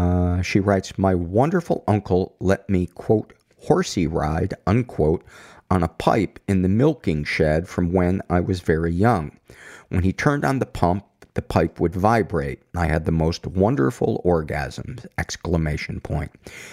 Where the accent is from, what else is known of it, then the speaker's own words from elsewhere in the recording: Chicago, Illinois, United States; I was born and raised in Chicago and started playing hockey when I was 7 or 8.